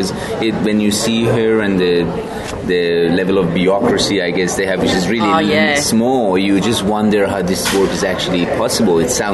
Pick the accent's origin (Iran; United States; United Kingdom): Iran; I'm from Iran, so I can speak Farsi.